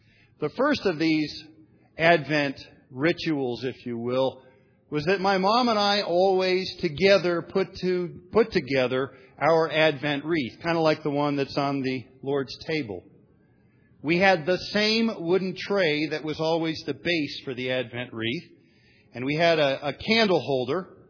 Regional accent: Ohio, United States; And we grew up in Central Ohio

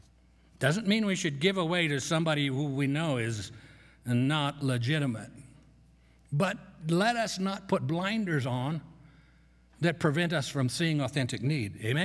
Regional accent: Grand Junction, Colorado, United States; Well, I'm from Grand Junction.

